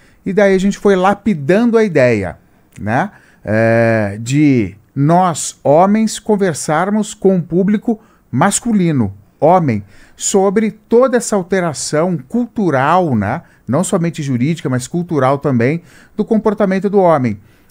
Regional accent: Campinas, São Paulo, Brazil; quando eu era adolescente, né, lá em Campinas, interior de São Paulo

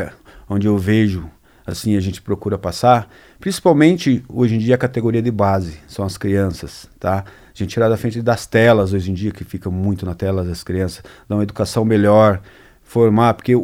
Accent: São Paulo, Brazil; now in Cascavel, Brazil; Sou de São Paulo, tô há 13 anos em Cascavel.

